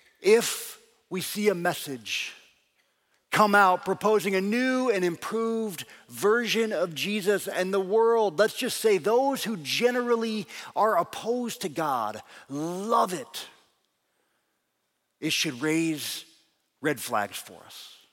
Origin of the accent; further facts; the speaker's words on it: Lincoln, Nebraska, United States; Now, I am from Nebraska. And I speak as if I am from Nebraska.